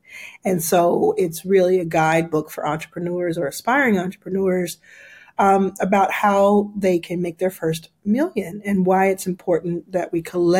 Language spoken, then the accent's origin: English; Texas, United States; I'm from Texas, and I was in Texas at the time.